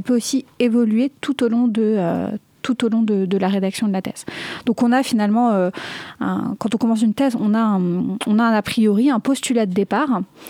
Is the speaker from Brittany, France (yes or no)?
yes; Brittany, France; Je suis bretonne, je suis née à pas très loin de Brest et j'ai toujours été attachée à la protection du littoral breton